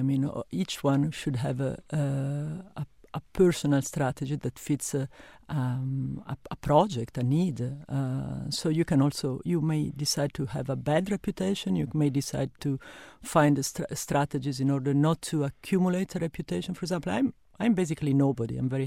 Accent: Milan, Lombardy, Italy; English is a second language; moved away as an adult; now in Paris, France; Actually, I live in Paris. I'm Italian, and I come from Milano, which is a sort of town of fashion, etc.

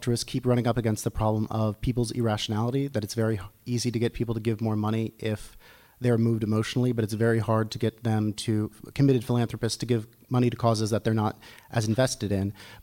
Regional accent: Oakland, California, United States; from Oakland.

